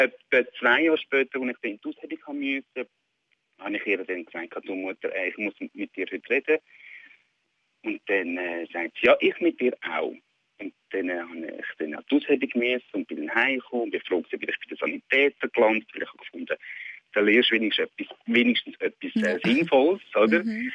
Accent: Willisau, Lucerne, Switzerland; Ich komme ursprünglich aus dem Luzerner Hinterland, Willisau, in dieser Gegend.

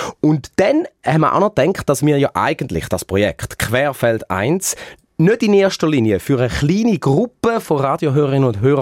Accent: Weinfelden, Thurgau, Switzerland; Luftlinie noch etwa 100 Kilometer weiter im Osten als eben Weinfelden, wo ich daheim bin.

